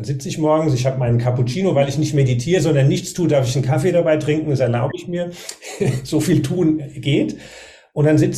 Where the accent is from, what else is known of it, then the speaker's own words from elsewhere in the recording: Germany; Ja, so ein Wort kenne ich aus meiner Kindheit, auch aus dem Odenwald, wo ich aufgewachsen bin.